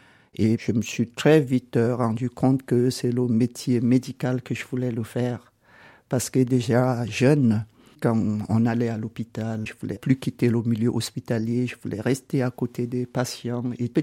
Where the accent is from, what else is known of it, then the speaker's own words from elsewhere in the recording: Cameroon; born there; Je suis né au Cameroun, mais j'ai beaucoup voyagé